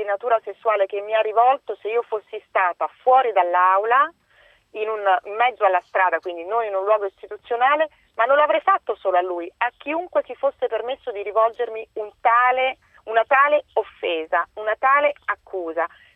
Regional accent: Rome, Lazio, Italy; accent: Roman; al di là del mio accento che si sente che sono romana

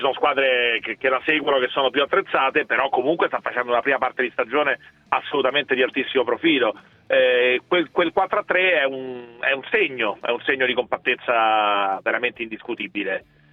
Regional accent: Rome, Lazio, Italy; anch'io sono romano

